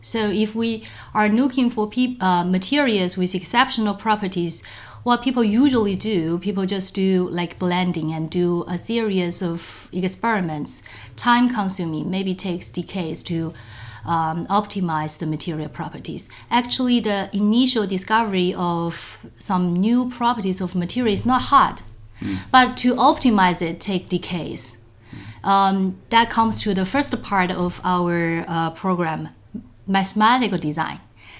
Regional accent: Hong Kong; Since I'm from Hong Kong, which is pretty warm throughout the year

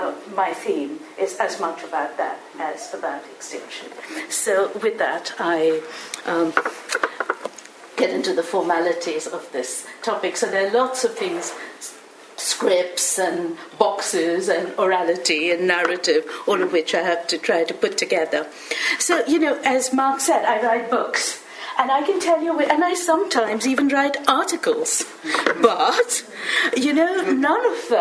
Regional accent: India; you know, I'm Indian, and thousands of things crowd into my mind every time I want to speak.

